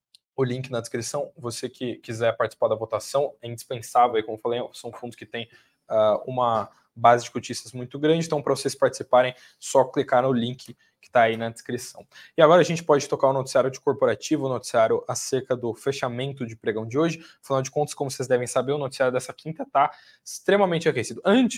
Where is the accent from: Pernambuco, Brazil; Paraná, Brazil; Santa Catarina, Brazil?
Santa Catarina, Brazil; tem um pessoal lá da minha terra, né, lá de Santa Catarina.